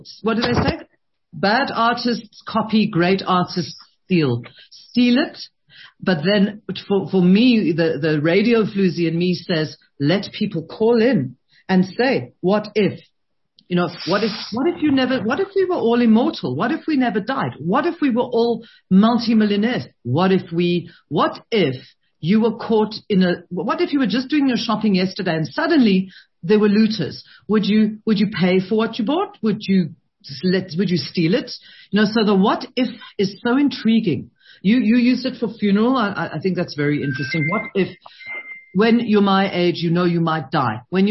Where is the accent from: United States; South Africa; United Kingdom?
South Africa; I'm speaking as a South African